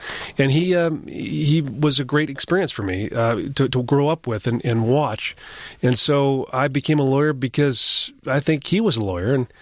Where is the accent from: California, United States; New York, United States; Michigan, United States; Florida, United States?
Michigan, United States; Rochester; I was born and raised in Rochester, Michigan.